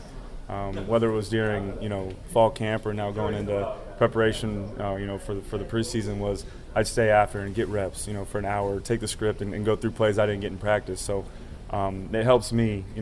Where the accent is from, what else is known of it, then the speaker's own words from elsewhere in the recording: Bakersfield, California, United States; And I come from Bakersfield too. Not a lot of people have been there, but it's a blue collar town